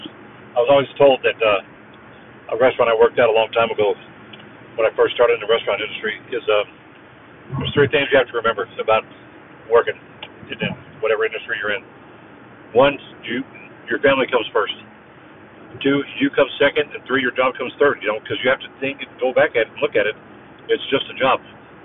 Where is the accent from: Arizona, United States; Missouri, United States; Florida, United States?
Arizona, United States; We're both from Arizona originally, but we haven't been back in years